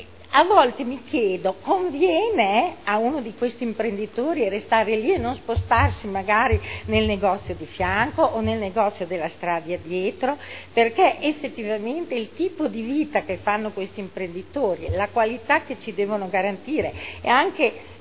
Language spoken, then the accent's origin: Italian; Modena, Emilia-Romagna, Italy; da modenese mi riconosco tutta nel cuore che ci ha messo e che anch'io come frequentatrice del centro storico voglio continuare a mettere.